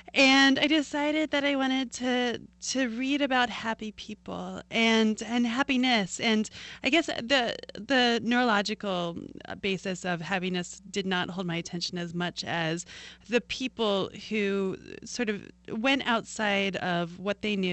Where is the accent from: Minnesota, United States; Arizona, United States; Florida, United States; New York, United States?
New York, United States; Cooperstown; I mean, I grew up in Cooperstown.